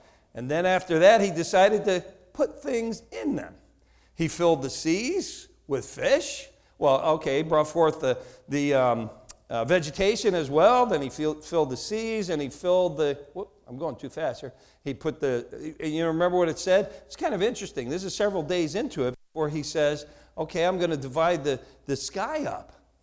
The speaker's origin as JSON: {"language": "English", "region": "New Jersey", "country": "United States", "accent": "Jersey", "said": "I have a lot of accent, and I'm from America. You know? I have a Jersey accent."}